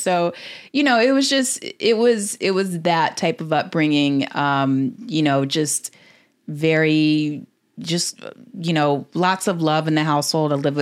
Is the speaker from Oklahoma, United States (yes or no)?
no; New Orleans, Louisiana, United States; But yeah, you know, growing up in New Orleans, I got to say it was definitely, I mean, talking about just like culture, just like smacking you in the face, like in a good way.